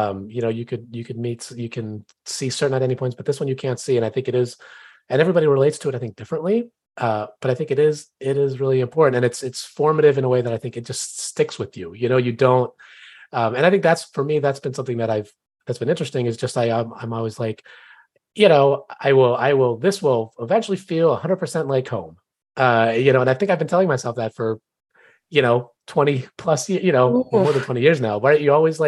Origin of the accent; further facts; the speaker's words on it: Switzerland; For me, people are like, oh, Switzerland, that's great.